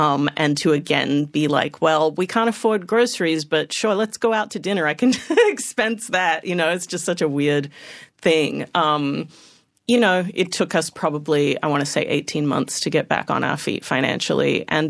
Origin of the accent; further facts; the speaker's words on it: Melbourne, Victoria, Australia; Or is all of my interestingness just that I'm from Melbourne? You know, I just am a normal Melbourne person.